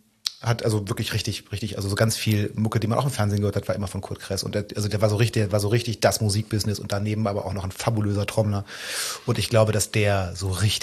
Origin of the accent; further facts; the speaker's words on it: Braunschweig, Lower Saxony, Germany; aus meiner Heimatstadt Braunschweig.